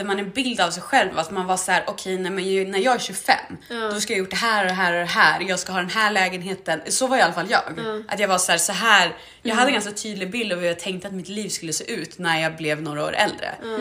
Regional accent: northern Sweden, Sweden; i alla fall jag är från norra Sverige, och kolla tillbaks på liksom mina kompisar hemma i norr

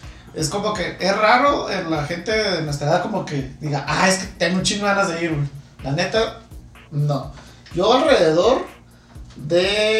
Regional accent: northern Mexico, Mexico; esa es una de las cosas que nos tienen aquí en el norte, que a nosotros nos vale madre todo ese tipo de cosas.

